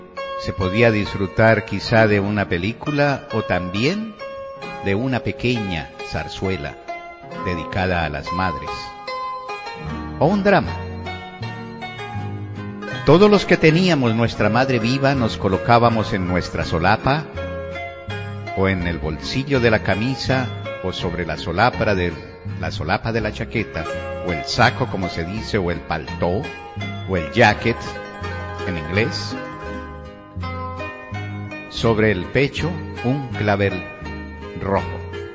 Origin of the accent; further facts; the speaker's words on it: Colombia; la fiesta de la madre en mi país, Colombia, la que yo viví, de aquella que tuve la oportunidad de disfrutar en mi infancia